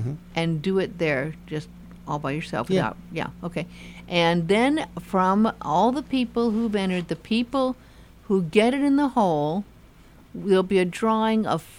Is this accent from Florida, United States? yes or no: no; Beverly Hills, California, United States; I grew up in Beverly Hills.